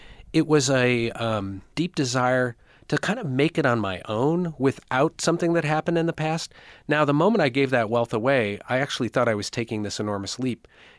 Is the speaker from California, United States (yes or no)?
no; Detroit, Michigan, United States; It may have started actually when I was seven, because I grew up in Detroit in a very, very wealthy suburb, and I could see the gap between where I lived and Detroit.